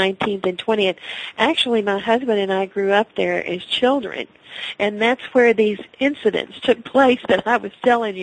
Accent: United States; I'm American, but in my heart, I'm Italian.

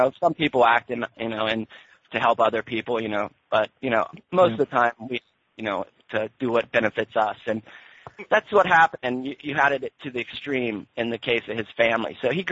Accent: Ohio, United States; And we grew up in Ohio, you know, in a small town and things, so it wasn't the best place, you know, to be anything other than white and Christian and things like that.

